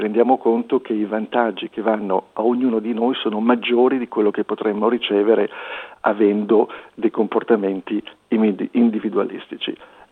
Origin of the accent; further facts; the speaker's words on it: Liguria, Italy; Sono Ligure, per cui in Liguria si festeggia con l'acqua